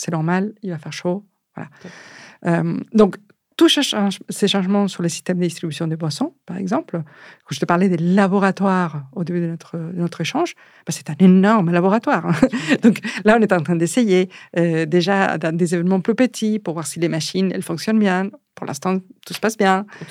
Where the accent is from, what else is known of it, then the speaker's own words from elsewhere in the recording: Paris, Île-de-France, France; je pense que en tant que Parisien, on va tous profiter à un moment donné de cette